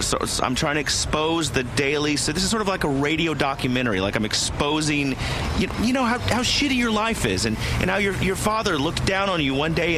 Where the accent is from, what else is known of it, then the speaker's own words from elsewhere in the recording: Midwest, United States; I understand. I'm from the Midwest.